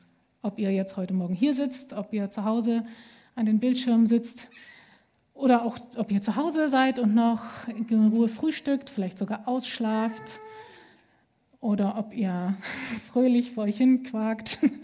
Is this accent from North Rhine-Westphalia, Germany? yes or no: yes; Bonn, North Rhine-Westphalia, Germany; Ich habe gesagt, ich komme aus Bonn